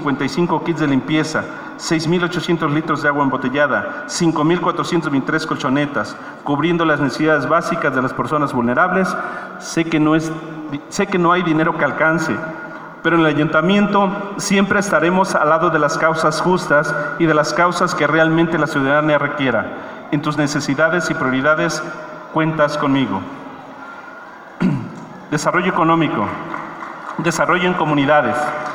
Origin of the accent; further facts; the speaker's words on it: Jalacingo, Veracruz, Mexico; Aprovecharé este tiempo que Dios y el pueblo de Jalacingo me dio para servirle a mi tierra.